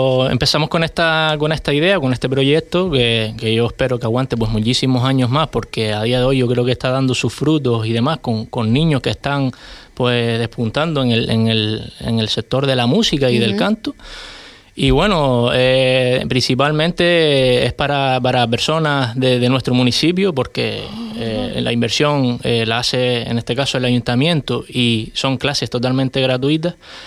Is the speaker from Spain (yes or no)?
yes; Triquivijate, Canary Islands, Spain; en la fiesta del pueblo de mi pueblo, de Triquibijate